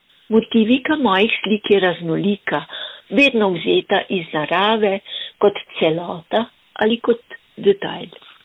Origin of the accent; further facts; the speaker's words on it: Bloke, Littoral–Inner Carniola, Slovenia; born there; ki je povezovala istrski kolorit s mojim rojstnim krajem, Blokami, ki je hladen.